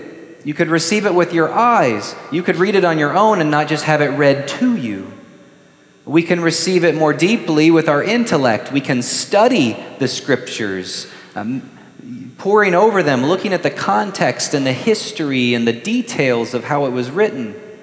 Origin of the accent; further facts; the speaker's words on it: Bible Belt, United States; partly because of the way that I was raised in the Bible Belt.